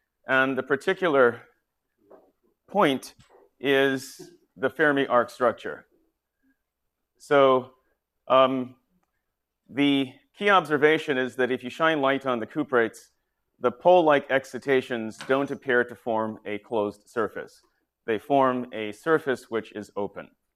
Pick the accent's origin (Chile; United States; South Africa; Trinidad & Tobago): Trinidad & Tobago; Tobago; moved away; also born or lived in North America; So I'm not from North America, but I landed in North America in 68 in Boston, and my first sport was hockey. So I grew up playing hockey, which is a sort of unexpected sort of thing. But anyway, you know, someone from Tobago.